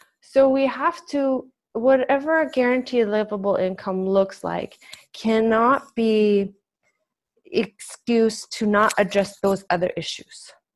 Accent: Nunavut, Canada; growing up in Nunavut, where the economic opportunities were so slim.

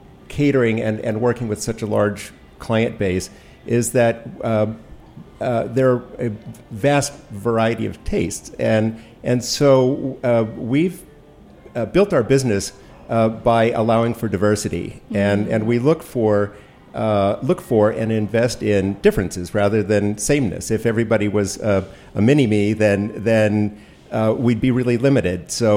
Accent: Baltimore, Maryland, United States; moved away as an adult; now in Washington, United States; I grew up in Baltimore and came to school at Georgetown and took a job as a caterer working evenings.

